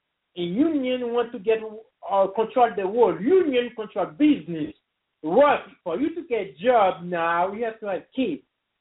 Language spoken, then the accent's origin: English; Haiti; English is a second language; moved away; That was the first time out when I come from Haiti.